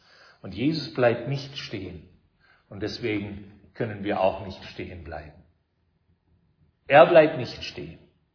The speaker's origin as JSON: {"language": "German", "town": "Salt Spring Island", "region": "British Columbia", "country": "Canada", "tie": "born or raised there", "said": "drüben in meiner Heimat in Kanada auf Salt Spring Island"}